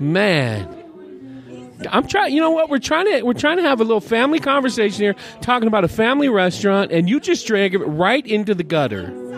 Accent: California, United States; Where I grew up in San Francisco Bay Area

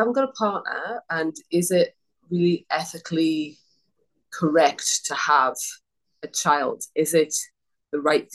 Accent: England, United Kingdom; moved away as an adult; now in Adelaide, Australia; So I was born in England, mm-hmm. and I lived in England for 27 years of my life.

